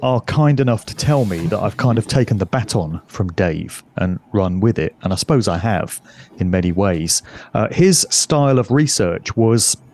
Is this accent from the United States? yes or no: no; Oxford, South East England, United Kingdom; I got started in a radio station in Oxford, which is my city of birth, in 1990. I find it quite ironic that I come from Oxford, given that that's Illuminati Central in England.